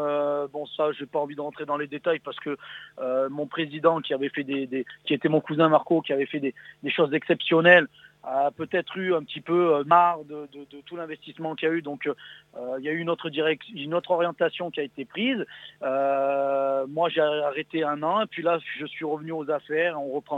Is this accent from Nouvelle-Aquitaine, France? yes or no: no; Cruas, Auvergne-Rhône-Alpes, France; je suis originaire, je suis ardéchois, de Cruas, à côté de Montélimar.